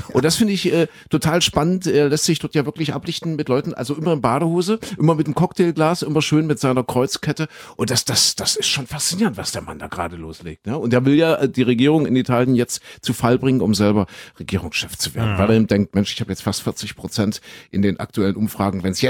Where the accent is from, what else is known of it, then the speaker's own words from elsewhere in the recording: Saxony, Germany; Ich komme ja aus Sachsen.